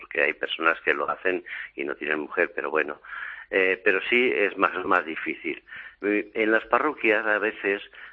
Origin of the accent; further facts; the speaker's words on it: Madrid, Community of Madrid, Spain; soy de Madrid